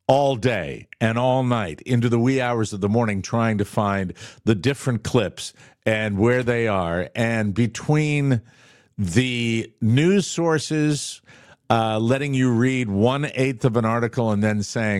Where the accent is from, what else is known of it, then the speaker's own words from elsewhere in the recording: Connecticut, United States; I said, well, I'm actually from the middle of Connecticut.